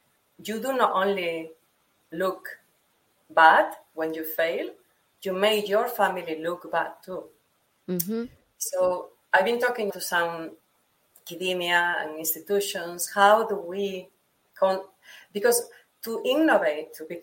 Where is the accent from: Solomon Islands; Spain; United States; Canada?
Spain; English is a second language; I'm originally from Europe, from Spain, we will end up importing some of those innovations.